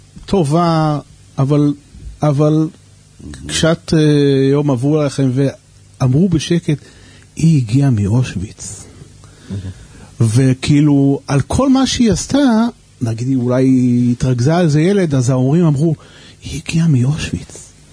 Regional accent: Bnei Brak, Tel Aviv District, Israel; also born or lived in Jerusalem; גרתי ברחוב דסלר 13, בבני ברק.

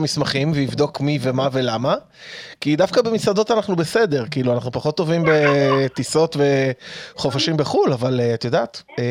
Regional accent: Jerusalem, Jerusalem District, Israel; אני כולה ירושלמי

